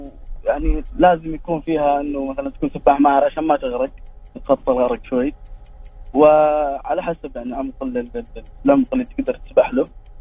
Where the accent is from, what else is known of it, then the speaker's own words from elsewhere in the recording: Riyadh, Riyadh Province, Saudi Arabia; لا من الرياض